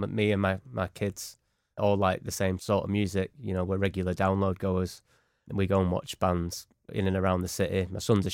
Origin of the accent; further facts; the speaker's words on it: Manchester, North West England, United Kingdom; We're all from Manchester. Just be from Manchester.